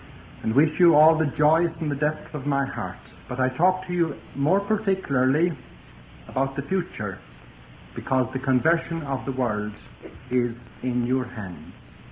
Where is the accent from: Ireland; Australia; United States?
Ireland; Tipperary, Munster; I'm from Tipperary. Born, bred, and reared in Tipperary. It's just that I have a little summer house in Iceland.